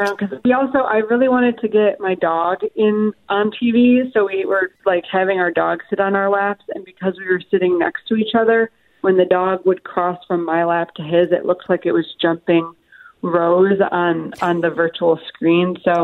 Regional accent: Chicago, Illinois, United States; Yes, I'm from Chicago, so I was extremely excited.

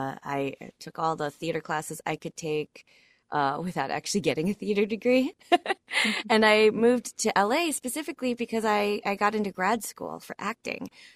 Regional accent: Philippines; I'm Filipino, and Filipinos tend to be kind of natural performers among themselves.

